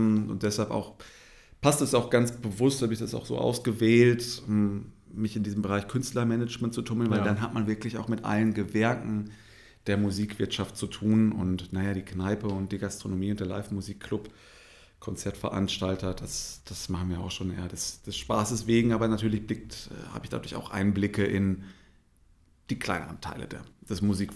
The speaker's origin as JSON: {"language": "German", "region": "Rhineland", "country": "Germany", "tie": "born there", "moved": "as an adult", "lives_now": "Hamburg, Germany", "said": "Seit rund 15 Jahren bin ich in Hamburg, eigentlich gebürtiger Rheinländer."}